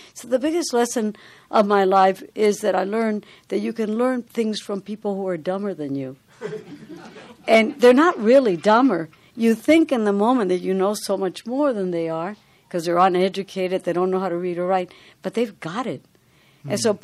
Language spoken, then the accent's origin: English; Dominican Republic; I come from the Dominican Republic of an oral culture. I did not come from a literary culture. I didn't come from a reading family.